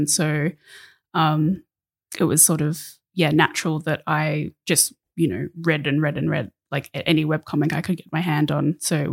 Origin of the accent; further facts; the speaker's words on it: Australia; also born or lived in Denmark; So I lived in Australia. I was born in Australia, lived there. I actually studied in Denmark for 3.5 years from 2014, so lived in Europe for three and a half years. Other than that, been in Australia.